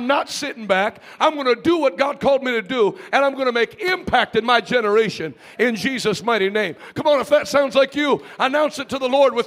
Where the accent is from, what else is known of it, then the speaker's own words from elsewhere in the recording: Pennsylvania, United States; see, I told you I was from Pennsylvania. I know the word wee-wee.